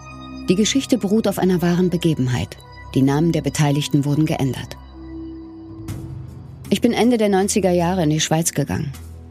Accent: Berlin, Germany; Gerade in meiner Heimatstadt Berlin stellte man lieber billige Hilfskräfte ein.

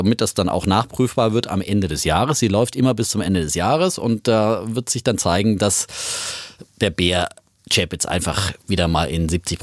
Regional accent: Bavaria, Germany; muss ich als Franke einfach nochmal so betonen

